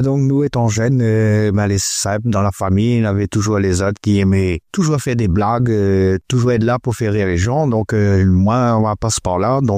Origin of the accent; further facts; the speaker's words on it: Bérive, Réunion; also born or lived in metropolitan France; le quartier de Bérive, c'est là où m'a grandi. Enfin, moi, elle est née en métropole et m'arrive ici à La Réunion. Ma famille, elle était ici à Bérive. Donc, c'est où ça que m'a grandi, c'est Bérive. Bah, Bérive, c'est un petit quartier.